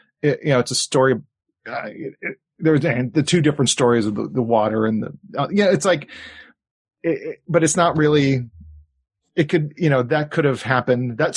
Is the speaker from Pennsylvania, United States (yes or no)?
no; Hawaii, United States; that's what I was used to growing up in Hawaii. It was just very, very similar.